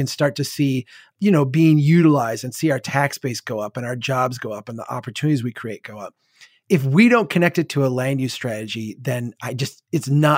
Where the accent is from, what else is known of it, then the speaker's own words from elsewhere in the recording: Minnesota, United States; I'm from Minnesota. I like a lot. Minneapolis has been a leader on a lot of things.